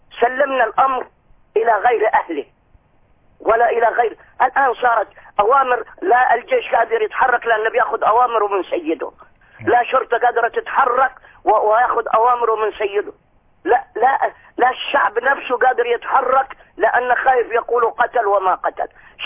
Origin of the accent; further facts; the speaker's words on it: Egypt; هذا كلام إحنا تعبنا منه وإحنا مصريين في الخارج.